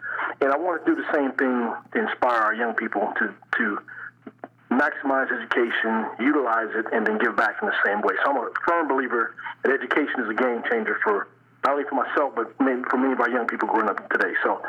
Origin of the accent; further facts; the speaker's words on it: Denver, Colorado, United States; I grew up in Denver, Colorado, to parents who were drug addicts and shoplifters.